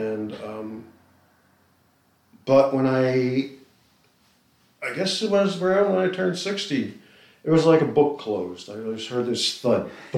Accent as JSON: {"language": "English", "town": "Bay Shore", "region": "New York", "country": "United States", "tie": "born or raised there", "said": "there was a rock, it was a time capsule down on Main Street in my hometown."}